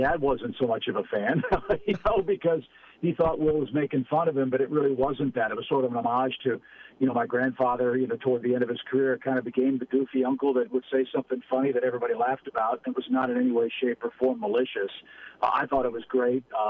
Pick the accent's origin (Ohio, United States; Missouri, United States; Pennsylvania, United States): Missouri, United States; St. Louis; I grew up in St. Louis, and I had Jack Buck's call that I got to listen to as well.